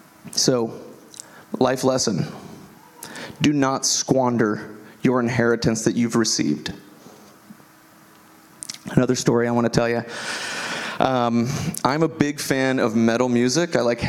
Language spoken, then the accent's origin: English; DeLand, Florida, United States; But I grew up in DeLand here, just 20 minutes from this location. I'm 34 years old, graduated from DeLand High School